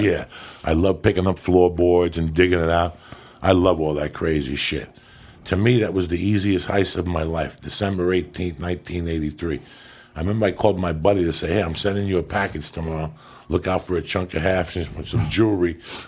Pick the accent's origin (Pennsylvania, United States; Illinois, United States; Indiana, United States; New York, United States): New York, United States; New York City; So I grew up in New York City.